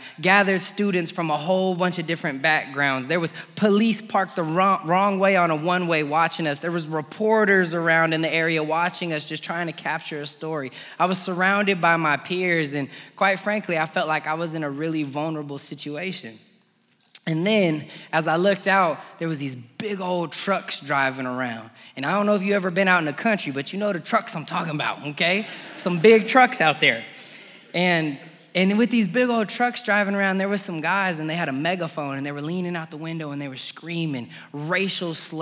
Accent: Colorado Springs, Colorado, United States; moved away as an adult; So I'm from Colorado Springs originally, and I went out to college in the middle of a nowhere town in western Kansas.

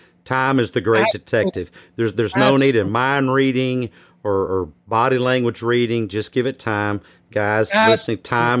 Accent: the South, United States; accent: Southern; You might have noticed I have a bit of a Southern accent

